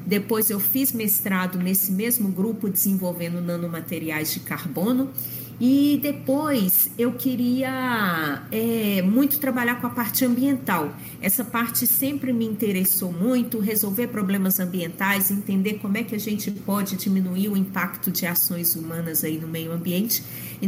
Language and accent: Portuguese; Belo Horizonte, Minas Gerais, Brazil; eu sou aqui de Belo Horizonte mesmo